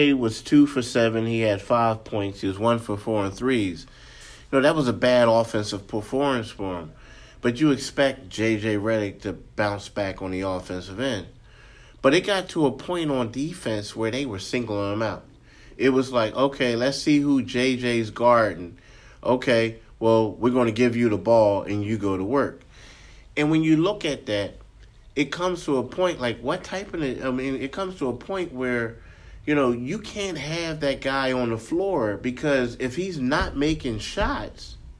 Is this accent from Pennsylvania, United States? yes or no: yes; Philadelphia, Pennsylvania, United States; now in South Jersey, United States; Now, you know, I'm from Philly. I live in South Jersey now.